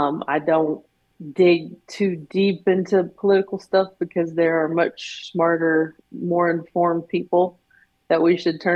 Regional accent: the South, United States; And being a Southerner too, you know, I want to help with any progress I can in those areas.

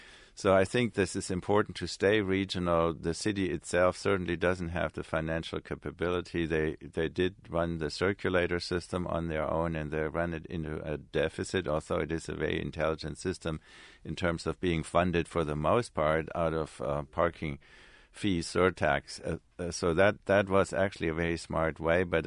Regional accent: Stuttgart, Baden-Württemberg, Germany; my hometown of Stuttgart, we kept these streetcars

